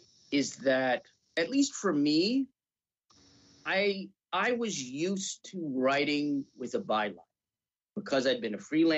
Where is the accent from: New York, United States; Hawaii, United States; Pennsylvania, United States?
Hawaii, United States; Honolulu; also born or lived in Los Angeles / Seattle; I'm originally from Honolulu, but I was living in, I was living in LA, and then I was in Seattle at the time when I got the offer